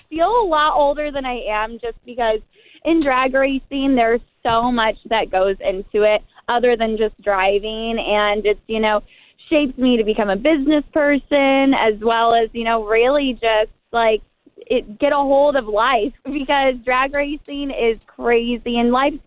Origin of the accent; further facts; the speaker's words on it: Fullerton, California, United States; I'm from Fullerton, California.